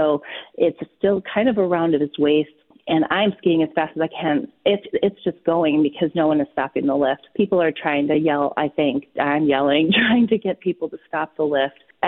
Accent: Wisconsin, United States; I grew up in Wisconsin, and my parents had purchased a place that was up near the ski hills of like Upper Michigan area

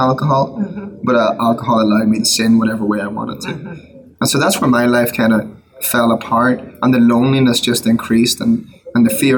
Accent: Monaghan, County Monaghan, Ireland; now in United States; a tiny little church in my hometown in Monaghan in Ireland

